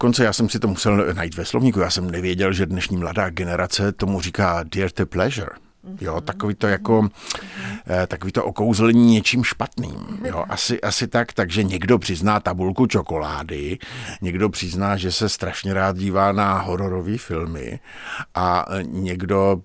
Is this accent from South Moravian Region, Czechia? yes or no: yes; Brno, South Moravian Region, Czechia; Já jsem Brňák jak Polino, kdyby mělo jít o to, a v podstatě až na malé výjimky jsem neopustil svoje rodné město a jsem v něm už téměř 57 let.